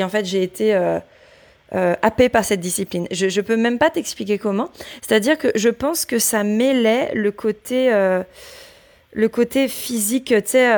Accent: Brittany, France; now in Nantes, France; je suis bretonne pure beurre, on va dire ça comme ça, mais j'habite à Nantes.

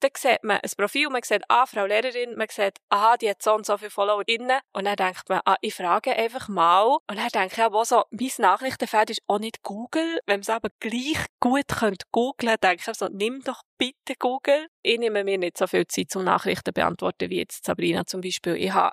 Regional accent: Switzerland; ich komme aus der Schweiz.

